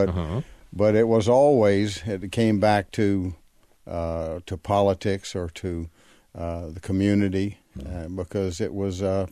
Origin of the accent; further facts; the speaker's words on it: Winston-Salem, North Carolina, United States; I did. You never know why, but it was from earliest time that I can remember.